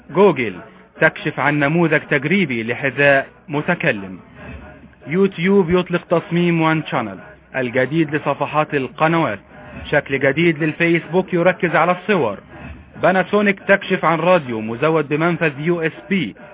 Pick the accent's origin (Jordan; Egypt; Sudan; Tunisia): Egypt; accent: Egyptian Arabic; انا بكلمكم باللهجه العاميه المصريه.